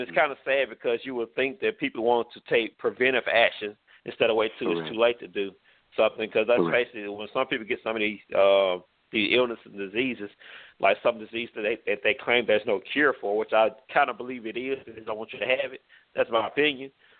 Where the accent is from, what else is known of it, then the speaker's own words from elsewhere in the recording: Longview, Texas, United States; I am from Longview, Texas, a small city.